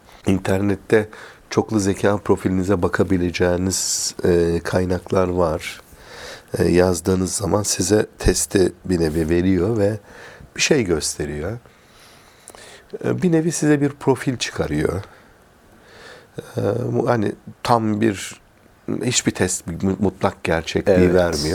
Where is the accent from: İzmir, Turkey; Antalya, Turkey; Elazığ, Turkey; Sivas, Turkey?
Elazığ, Turkey; moved away as an adult; ben Elazığlıyım. Elazığ'dan İstanbul Tıp Fakültesi'ne geldim.